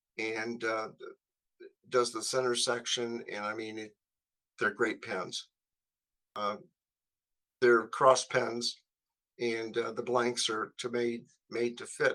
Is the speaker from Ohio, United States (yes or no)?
yes; Ohio, United States; Not necessarily in my hometown in Western Ohio, but in some of the bigger towns